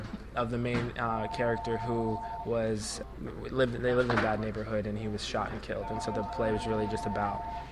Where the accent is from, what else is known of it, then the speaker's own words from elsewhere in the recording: Groton, Connecticut, United States; I'm from Groton, Connecticut